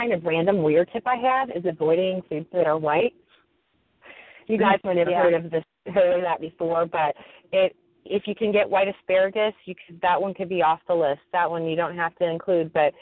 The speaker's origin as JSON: {"language": "English", "town": "Detroit", "region": "Michigan", "country": "United States", "tie": "born or raised there", "said": "I grew up in Detroit, so if I can work my way through it, I'm sure anybody can."}